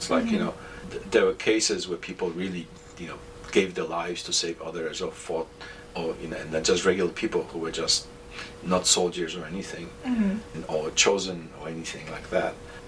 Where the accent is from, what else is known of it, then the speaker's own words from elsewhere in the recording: Poland; so I grew up in Poland, right, in a country that was occupied during World War II.